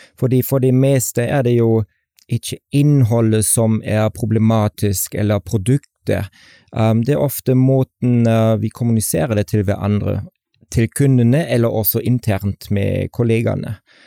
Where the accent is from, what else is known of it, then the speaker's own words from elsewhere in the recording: Germany; Norwegian is a second language; now in Norway; Ja, jeg vokste opp i Storby. I forhold til Norge hadde det vært litt tøffere, hadde jeg sagt.